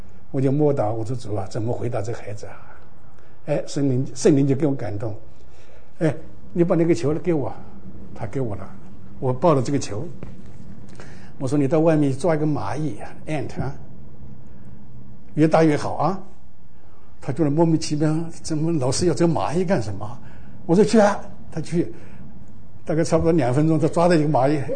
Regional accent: Guizhou, China; 他的妈妈讲云南话，我是贵州人，所以我跟他讲得通。

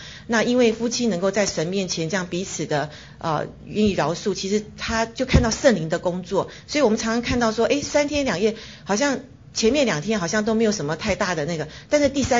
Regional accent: China; 有时候我们中国人特别不容易知道说，其实沟通很重要的部分是要谈感觉哈。

